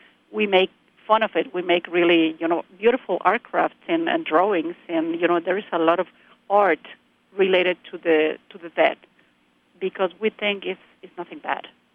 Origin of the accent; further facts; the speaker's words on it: Mexico City, Mexico; English is a second language; I was growing up in Mexico City, you know, even my family's from Oaxaca